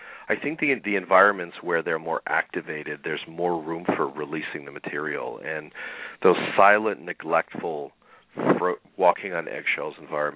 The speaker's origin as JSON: {"language": "English", "town": "Toronto", "region": "Ontario", "country": "Canada"}